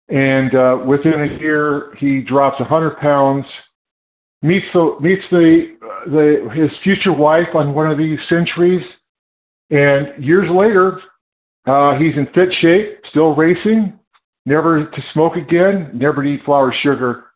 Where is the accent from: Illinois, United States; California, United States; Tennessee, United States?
California, United States; I'm from California.